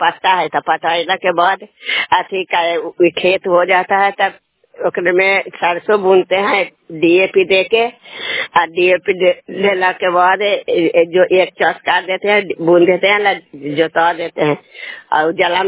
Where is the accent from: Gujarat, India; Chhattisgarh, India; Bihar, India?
Bihar, India; Nalanda; नालंदा जिला के रहने वाला हूँ।